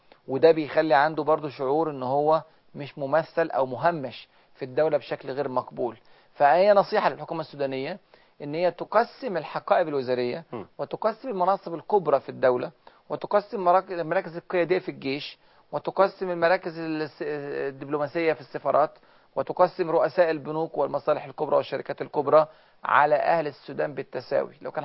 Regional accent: Egypt; احنا مصريين

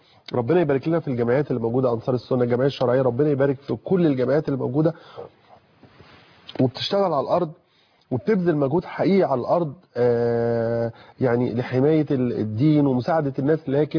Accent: Ramali, Egypt; في قريه الرمالي، قريتي اللي انا منها

